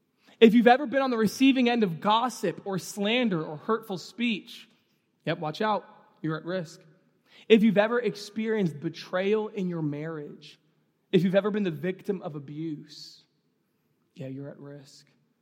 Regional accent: New York City, New York, United States; Growing up in New York City, they wanted to actually take out my tonsils because I was sick all the time.

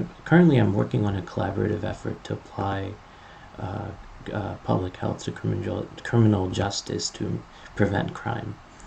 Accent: Atlanta, Georgia, United States; Originally, I'm from Atlanta, Georgia.

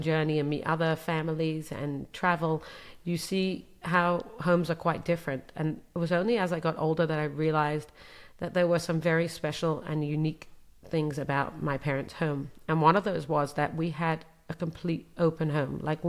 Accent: London, United Kingdom; So I grew up in London, England, as one of 12 children. I'm the 11th child.

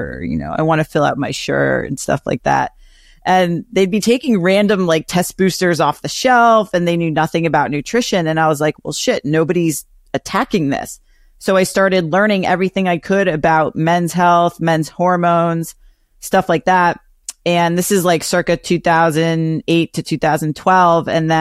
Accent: Greenwich, Connecticut, United States; So my hometown of Greenwich, Connecticut had a lot of guys who played golf, and I worked at a gym there

